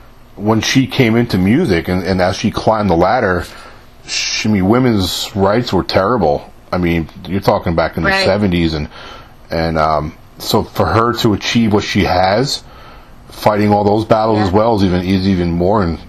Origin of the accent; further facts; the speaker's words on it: New York, United States; also born or lived in California / South; I was born and raised in New York, but after I served in the Navy, I stayed in the South, and I lived out in California for a little while, but I've been living down in the South for over 20 years.